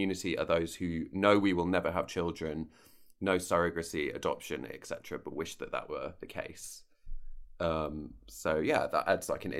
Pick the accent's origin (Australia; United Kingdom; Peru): United Kingdom; now in Virginia Beach, United States; As a Brit who has been living in Virginia Beach right next to Norfolk, I can tell you there's nothing rustic about it.